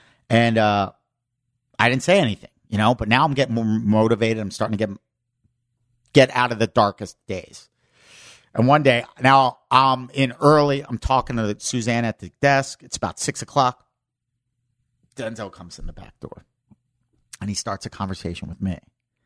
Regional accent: Pennsylvania, United States; And, bro, I grew up in suburbs of Philly. I grew up on

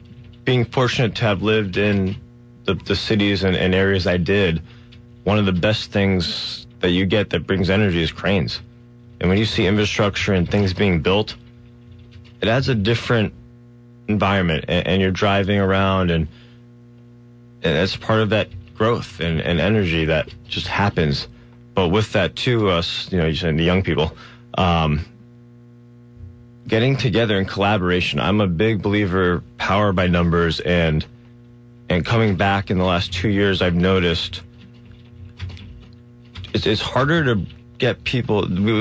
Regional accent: West Hartford, Connecticut, United States; I'd say West Hartford, I grew up here, but most of my friends that I grew up with aren't here.

